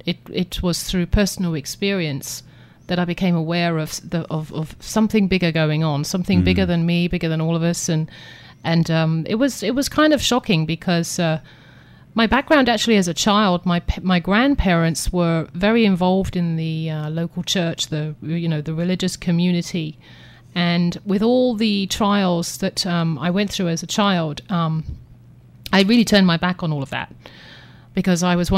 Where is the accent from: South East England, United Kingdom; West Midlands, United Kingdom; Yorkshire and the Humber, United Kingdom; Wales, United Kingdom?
South East England, United Kingdom; moved away as an adult; also born or lived in London; I was born and raised in Kent, England. That's known as the Garden of England. Beautiful place right on the coast there with the White Cliffs of Dover. And I lived in central London for 20 years before I relocated to this country, about 12 years ago now.